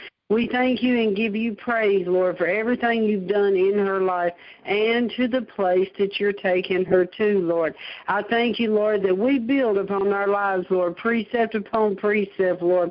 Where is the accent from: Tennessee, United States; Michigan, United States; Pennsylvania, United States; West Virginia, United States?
Tennessee, United States; Nashville; we're from Nashville, honey. We like to hug.